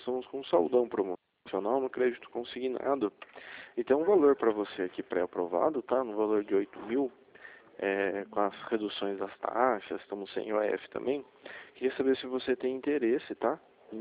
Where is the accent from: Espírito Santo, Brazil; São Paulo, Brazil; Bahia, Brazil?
São Paulo, Brazil; Rio Claro; eu sou daqui de Rio Claro